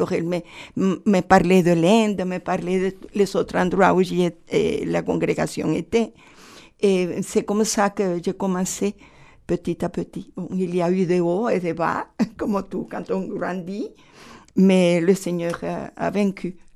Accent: Venezuela; now in France; De Venezuela.

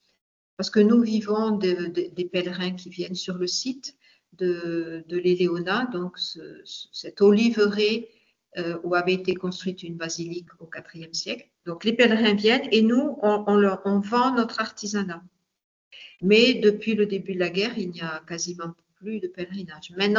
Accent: Toulouse, Occitanie, France; je suis française et toulousaine de naissance, oui.

